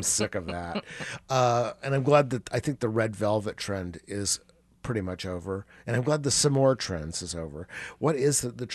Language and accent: English; Indianapolis, Indiana, United States; my father dragged us to more C-rated Italian restaurants in my hometown of Indianapolis.